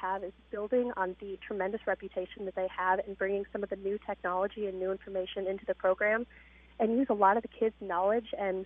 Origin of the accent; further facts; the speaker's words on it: Carlinville, Illinois, United States; I am from Carlinville.